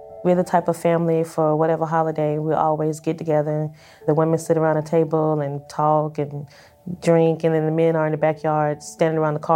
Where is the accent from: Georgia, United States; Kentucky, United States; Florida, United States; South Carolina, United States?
South Carolina, United States; Casey; I'm 30 years old and I'm from Casey, South Carolina.